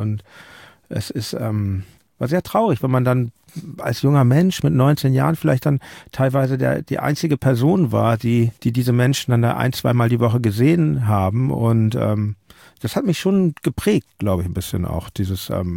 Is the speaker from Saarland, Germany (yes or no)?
no; Hamburg, Germany; Ich komme aus Hamburg, ich erinnere mich an den Jugoslawienkrieg